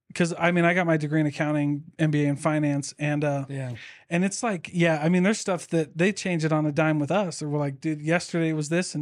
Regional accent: Keokuk, Iowa, United States; I grew up in Keokuk, Iowa. I grew up in the Midwest

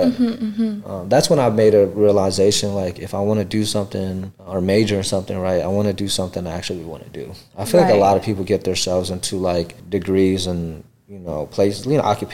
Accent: Columbus, Ohio, United States; Honestly, my upbringing is a lot different. Like, I grew up in government housings and stuff.

